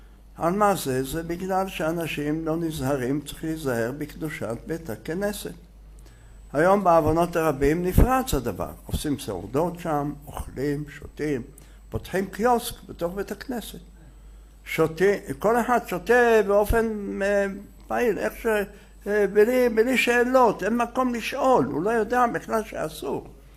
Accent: Jerusalem, Jerusalem District, Israel; לכן אנחנו כאן, בעיקר אנחנו ירושלמים, ולא רק ירושלמים, תושבי ארץ ישראל

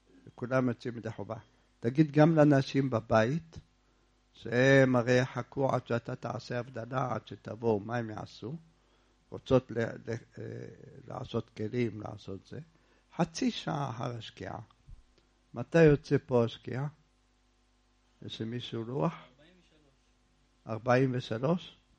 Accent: Jerusalem, Jerusalem District, Israel; אתם, אנחנו ירושלמים, מה נעשה?

